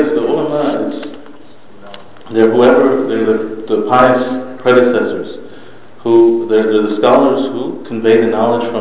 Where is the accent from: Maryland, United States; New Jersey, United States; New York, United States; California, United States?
New York, United States; also born or lived in Australia; I grew up here in the United States, in New York. and I was born in Australia, and I studied here with some imams in New York State